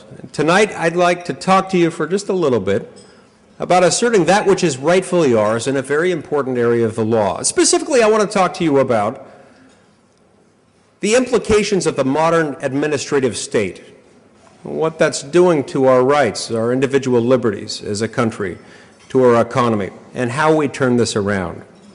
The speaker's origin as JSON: {"language": "English", "region": "Utah", "country": "United States", "said": "I'm from Utah, I don't drink, I'm not used to getting carded"}